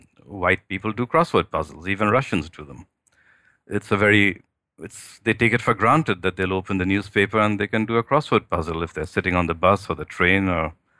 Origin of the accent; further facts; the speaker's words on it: Kolkata, West Bengal, India; Well, I come from the Indian subcontinent. I was born in Calcutta, and I spent my early life in India